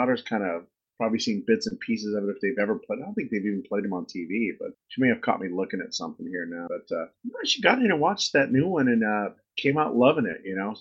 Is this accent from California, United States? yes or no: yes; California, United States; Yeah, like I said, I grew up in California, so my mom was a single parent